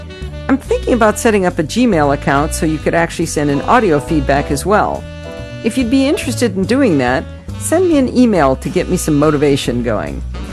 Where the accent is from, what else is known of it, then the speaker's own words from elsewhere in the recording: Michigan, United States; I'm from Michigan. That proves he's cool. Of course, we were kind of a Michigan State kind of a family